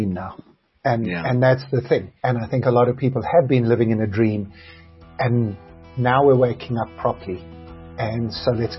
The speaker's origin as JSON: {"language": "English", "country": "South Africa", "said": "if I am South African, which I am, if you are South African, wouldn't you much rather do it in a place that you can call home?"}